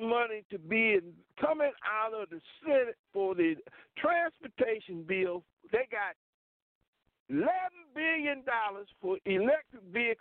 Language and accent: English; South Carolina, United States; I'm from South Carolina, okay?